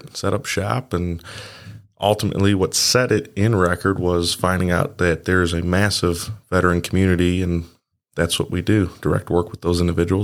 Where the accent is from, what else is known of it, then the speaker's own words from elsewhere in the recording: Elizabeth, Illinois, United States; So, my hometown is Elizabeth, Illinois, small little town, famously known for, the Black Hawk War of 1832.